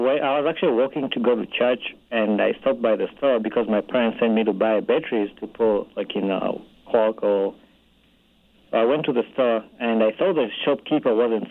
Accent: Uganda; now in United States; Yeah, I grew up in Uganda, and then I moved to the United States

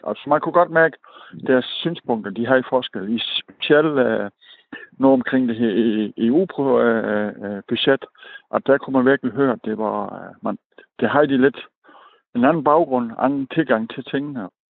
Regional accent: Region of Southern Denmark, Denmark; det var egentlig for den radikale om at gøre fra mit synspunkt som sønderjyde

